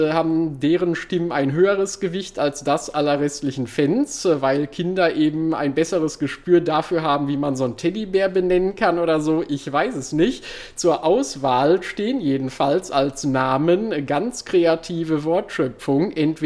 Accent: Gelsenkirchen, North Rhine-Westphalia, Germany; etwas weiter im Norden von hier aus gesehen liegt ja auch Gelsenkirchen. Ne, wir waren ja schon am Freitag ein bisschen in meiner alten Heimat.

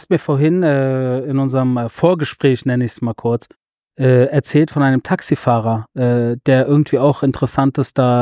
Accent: Iran; Die erste Frage, direkt in den Rückspiegel geguckt, war, wo kommen Sie her? Und dann habe ich gesagt, Iran.

